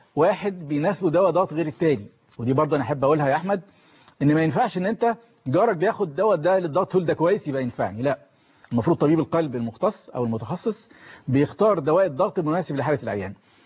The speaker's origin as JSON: {"language": "Arabic", "country": "Egypt", "said": "احنا ممكن تحصل نشاط روماتيزمي عندنا في مصر وما نحسش بالاعراض"}